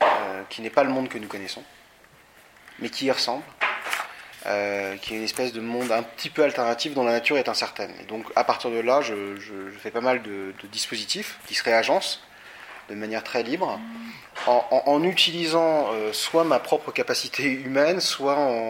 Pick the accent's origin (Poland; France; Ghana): France; Paris, Île-de-France; puisque moi, j'étais parisien. Je suis parisien au départ.